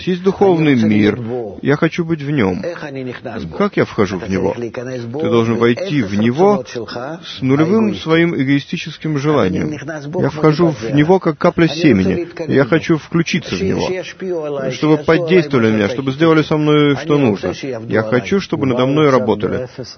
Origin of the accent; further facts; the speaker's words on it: Vitebsk, Vitebsk Region, Belarus; born there; Я родился в России, в Белоруссии даже, в очень маленьком городке, который когда-то был только еврейским городом. Маленький город Витебск.